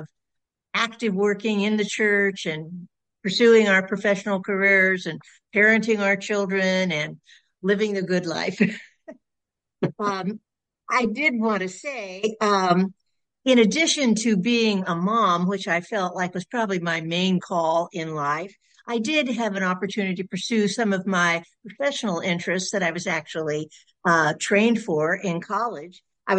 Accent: Modesto, California, United States; I grew up in Modesto, California.

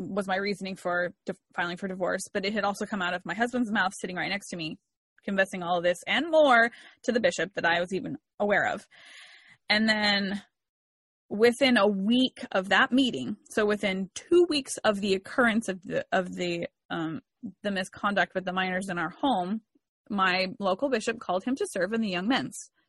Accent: Arizona, United States; also born or lived in Washington; move everything I had from Washington State back to where I grew up in Arizona, and my parents didn't live there, I was just done. I had to go back where I knew was home for me.

